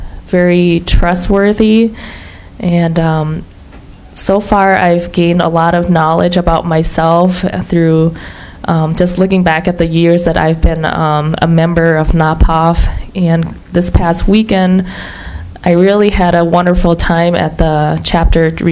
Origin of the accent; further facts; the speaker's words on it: Minnesota, United States; And I come from the Twin Cities, and the diversity there is quite tremendously different than the one here in St. Cloud.